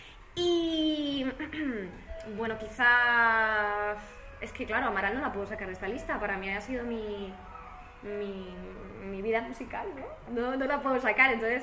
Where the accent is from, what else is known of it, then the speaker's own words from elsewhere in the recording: Huesca, Aragon, Spain; mi primer concierto fue en Huesca, yo soy de Huesca